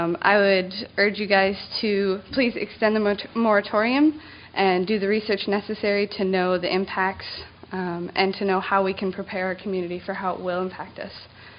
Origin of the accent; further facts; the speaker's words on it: Monroe, Washington, United States; now in Snohomish, United States; And though I currently live in Snohomish, I was raised in Monroe.